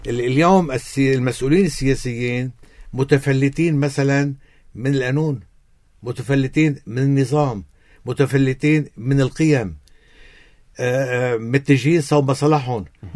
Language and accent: Arabic; Lebanon; مثل ما هو عم يحصل عنا بلبنان